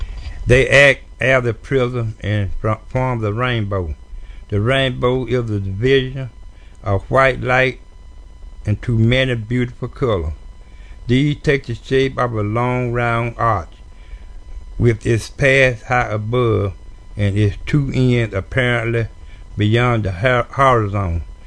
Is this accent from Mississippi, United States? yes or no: yes; Mississippi, United States; born there; I was born in Grenada County, 626-37.